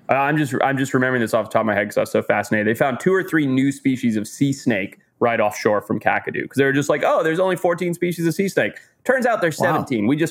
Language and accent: English; Zimbabwe; I remember very proudly, speaking of Zimbabwe a lot here, my home country was the first one.